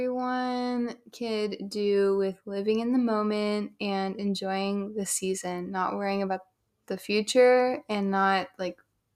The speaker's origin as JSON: {"language": "English", "country": "United States", "tie": "born or raised there", "said": "that is kind of something I've learned to appreciate about growing up in the North America and the United States"}